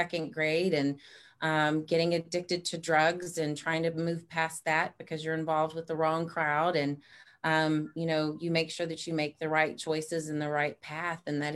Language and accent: English; Beaumont, Texas, United States; But I grew up in Beaumont, Texas. If you know where that is, it's about 90 miles east of Houston. And I was a small town